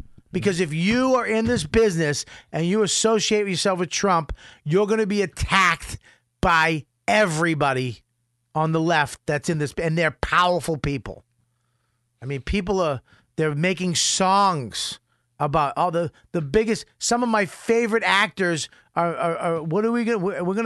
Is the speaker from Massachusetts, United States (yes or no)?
yes; Boston, Massachusetts, United States; But I'm from Boston